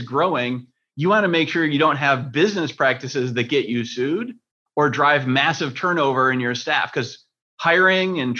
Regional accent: Rochester, New York, United States; I grew up in Rochester, which is the next city.

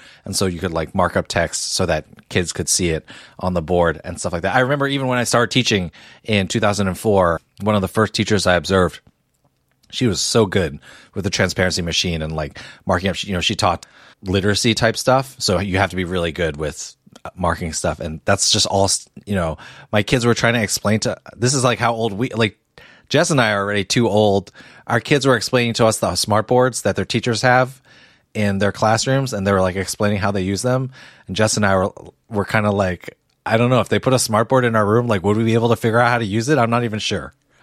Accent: New Jersey, United States; I had season passes to Six Flags Great Adventure growing up in New Jersey. It was about 45 minutes away from where I lived, and I had a lot of happy summer memories there.

